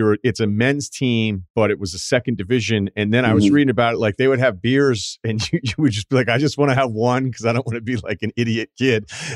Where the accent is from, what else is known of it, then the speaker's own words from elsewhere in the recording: New England, United States; also born or lived in Boston; Because I'm from New England and lived in Boston for a while.